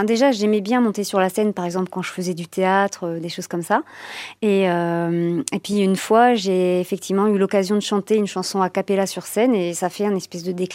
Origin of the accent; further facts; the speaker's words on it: Tourcoing, Hauts-de-France, France; born there; now in Villeneuve-d'Ascq, France; Ben oui, je suis née à Tourcoing et j'habite à Villeneuve-d'Ascq.